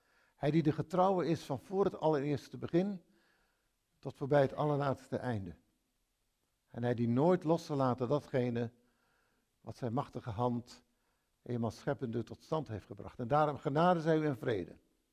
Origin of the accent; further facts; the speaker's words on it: Emmen, Drenthe, Netherlands; Ik heb een jaar hier gewerkt en toen weer teruggegaan naar Emmen waar ik vandaan kom.